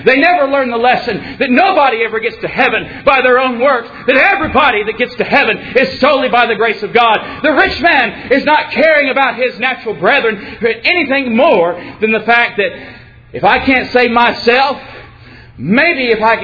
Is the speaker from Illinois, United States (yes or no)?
no; Georgia, United States; Well, I left him in New York City, and I came on back home to Georgia.